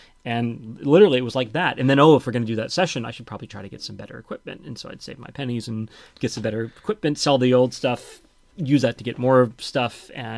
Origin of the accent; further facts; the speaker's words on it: Texas, United States; I was a guitarist, and I grew up playing like rock and roll and blues, and I grew up in Texas, and so I was, you know, very into the kind of classic rock Texas blues kind of thing